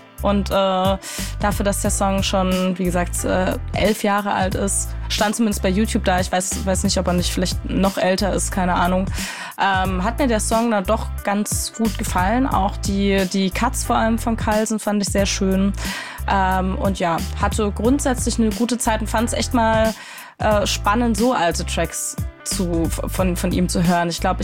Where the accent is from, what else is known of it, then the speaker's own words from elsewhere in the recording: Coburg, Bavaria, Germany; ursprünglich aus meiner Heimatstadt, aus Coburg